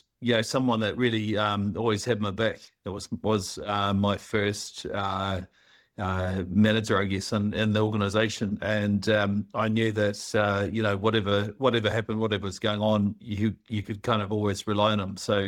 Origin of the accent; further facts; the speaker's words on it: New Zealand; quite a long time ago when I first moved over from New Zealand.